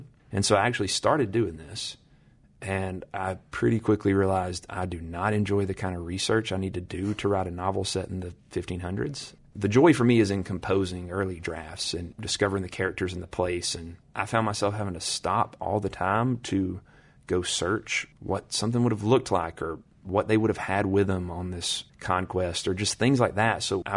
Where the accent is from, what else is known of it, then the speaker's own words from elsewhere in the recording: Alabama, United States; where I grew up in North Alabama, when you go to the beach for summer vacation, if you get to go, you drive straight through Chilton County, which is our peach growing region.